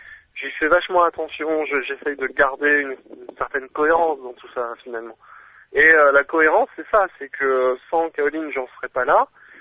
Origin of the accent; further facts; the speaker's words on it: Amiens, Hauts-de-France, France; moi, j'ai grandi à Amiens. Donc, plus dans la grisaille que dans le soleil à gogo, tu vois.